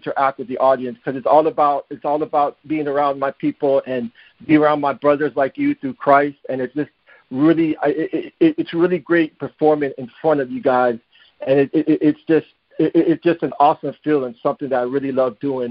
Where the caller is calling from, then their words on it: Orlando, Florida, United States; I'm calling you from Orlando, Florida right now.